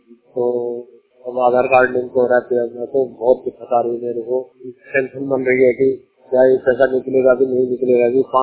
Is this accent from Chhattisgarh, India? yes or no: no; Uttarakhand, India; मैं उत्तराखंड का रहने वाला हूँ और मैं एक कंपनी में काम करता हूँ।